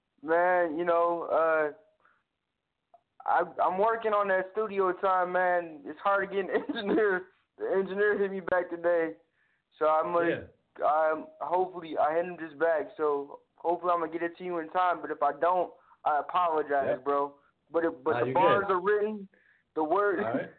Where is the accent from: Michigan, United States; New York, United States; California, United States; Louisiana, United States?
Michigan, United States; Detroit; I'm an MC from the Detroit, Michigan area.